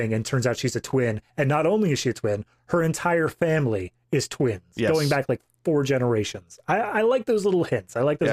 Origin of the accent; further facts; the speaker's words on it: United States; Look, I'm from America. Any other form of currency is just wrong.